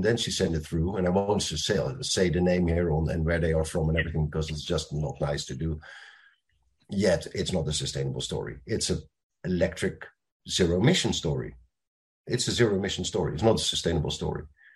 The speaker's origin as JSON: {"language": "English", "country": "Netherlands", "second_language": "English", "said": "That brings you from, let's say, Rotterdam, I'm from the Netherlands from origin, to New York and back"}